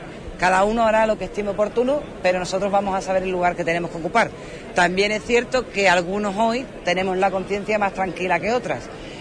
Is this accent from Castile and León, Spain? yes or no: no; Huelva, Andalusia, Spain; estoy aquí como una onubense más